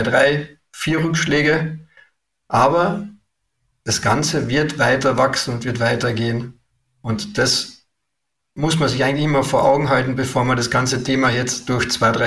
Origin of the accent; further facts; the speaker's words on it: Austria; now in Germany; Also meine Hoffnung als Österreicher, der in Deutschland lebt und der glaubt, dass wir einen starken europäischen Kontinent brauchen